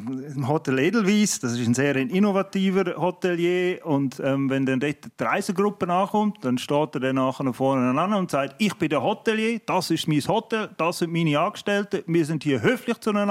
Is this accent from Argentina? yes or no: no; Switzerland; als Schweizer